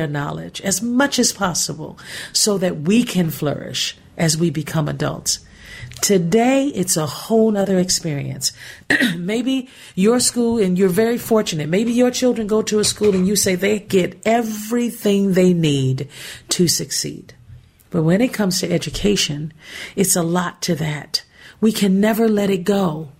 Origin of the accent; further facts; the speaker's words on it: Gary, Indiana, United States; I was born and raised in Gary, Indiana. And one thing about Gary, Indiana, it was so important for education.